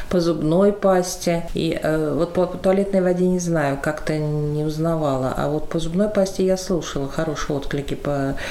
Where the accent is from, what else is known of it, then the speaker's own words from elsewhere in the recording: Siberia, Russia; если мы сами сибиряки, живем в Сибири